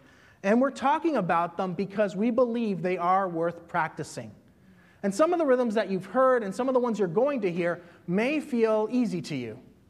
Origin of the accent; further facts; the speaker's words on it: Puerto Rico; because I'm from Puerto Rico and, you know, Latinos are known for dancing